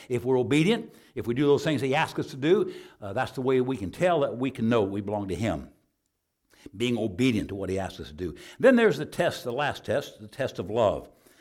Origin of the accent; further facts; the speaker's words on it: Arizona, United States; You sound like Jimmy Carter. What? No, he's from Alabama. I'm from Arizona.